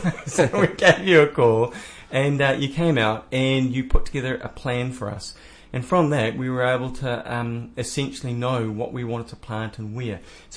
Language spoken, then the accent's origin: English; Auckland, New Zealand; From a guy born and bred in Auckland to being down here and almost being self-sustaining.